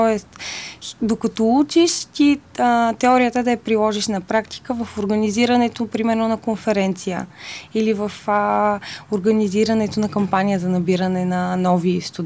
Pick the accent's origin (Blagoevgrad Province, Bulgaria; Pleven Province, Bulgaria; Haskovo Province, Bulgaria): Blagoevgrad Province, Bulgaria; Gotse Delchev; Град Гоце Делчев, в Югозападна България.